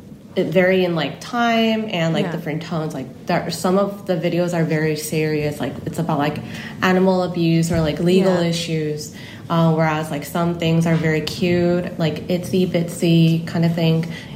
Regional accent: California, United States; accent: California; English is a second language; my family immigrated to California mm-hmm. when I was like 10. So growing up in Cali, I kind of like have Cali style of English, I guess. I use a lot of California slangs

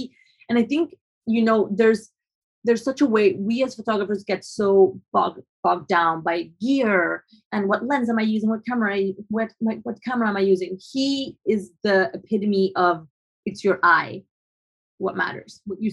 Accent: Colombia; because I am white passing, even though I'm Colombian. I was born and raised in Colombia.

